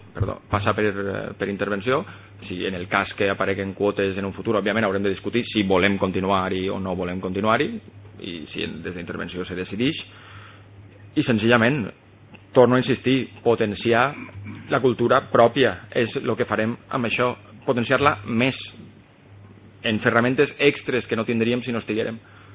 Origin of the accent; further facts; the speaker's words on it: Valencian Community, Spain; Som valencians, òbviament, compartim llengua, òbviament.